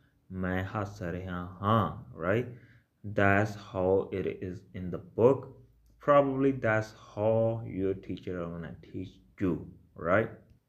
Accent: Punjab, India; accent: Malwa; How people say in Malwa accent, which is my accent, right?

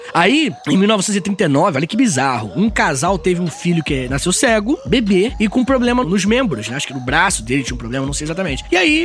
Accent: Brazil; A gente entende muito bem disso, que a gente é brasileiro, senhor.

